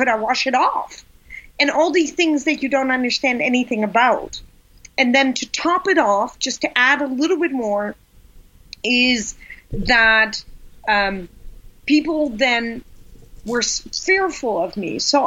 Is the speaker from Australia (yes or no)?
no; Pakistan; born there; I was born in Pakistan, in the north of Pakistan, at the foot of the Himalaya mountain.